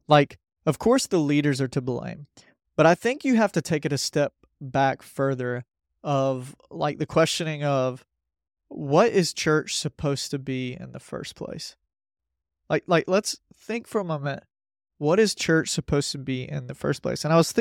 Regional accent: Georgia, United States; because I grew up in South Georgia at a First Baptist church. And I was in North Georgia during my college years

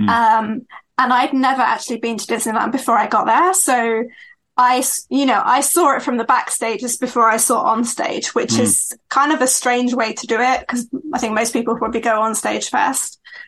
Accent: United Kingdom; accent: British; moved away as an adult; So I think that you can hear from my voice that I'm British. So I was born and raised there. And then came to Disneyland Paris to work in 1999. And yeah, so I worked there for 2 years.

